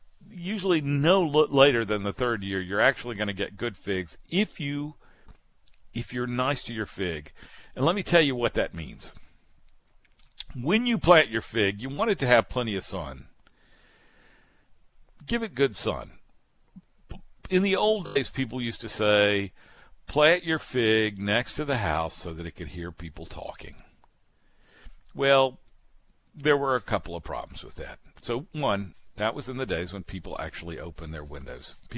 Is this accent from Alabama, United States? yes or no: yes; Alabama, United States; also born or lived in Mississippi; Certainly they did in the places where I grew up in South Alabama and South Mississippi.